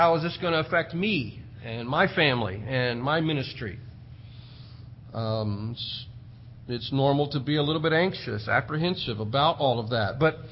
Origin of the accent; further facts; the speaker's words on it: Idaho, United States; also born or lived in Texas / California; even though we're from Idaho, and before that, Texas, and for a little while, even California, I'm not a fruit or a nut or a potato or a longhorn.